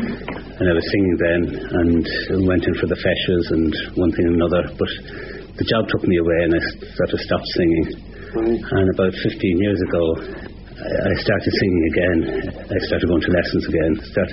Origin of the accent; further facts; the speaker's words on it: Dublin, Leinster, Ireland; moved away as an adult; also born or lived in California / Limerick; now in Cork, Ireland; Originally from Dublin, but I'm out of it now a long time. I moved from Dublin to the States for a while.